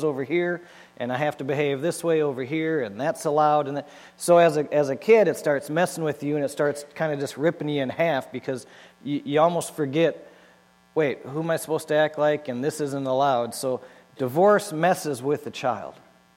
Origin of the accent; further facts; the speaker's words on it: Minnesota, United States; moved away as an adult; But I'm originally from Minnesota. We got walleyes and mosquitoes, and I got smart and moved out of Minnesota almost 16 years ago.